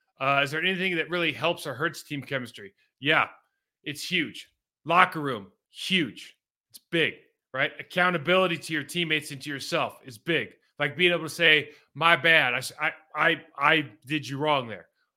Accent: Lake Arrowhead, California, United States; Lake Arrowhead's awesome. I was part of the worst high school football program of any of my f

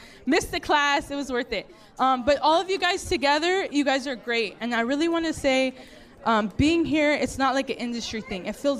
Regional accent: California, United States; Okay, I'm the other loser from Orange County.

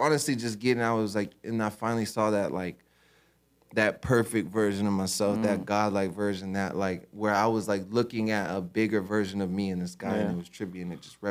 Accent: Las Vegas, Nevada, United States; And when I go to and travel and I say, oh, I'm from Vegas, they, oh my God, you're from Vegas.

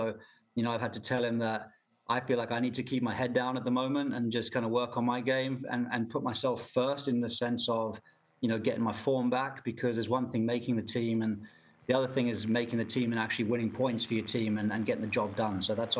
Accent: United Kingdom; You know, as a British player, you always maybe think you'd have to be the Open Championship

